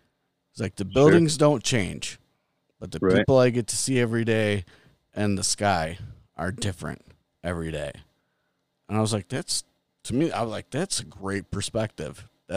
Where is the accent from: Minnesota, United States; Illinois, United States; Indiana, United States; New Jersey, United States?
Illinois, United States; Chicago; I mean, I grew up in the Chicago area, and I'm not going to compare it to Alaska.